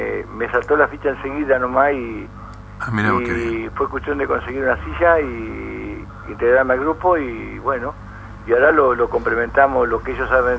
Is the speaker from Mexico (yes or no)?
no; Concordia, Entre Ríos, Argentina; pero me tiré para el lado acá de donde soy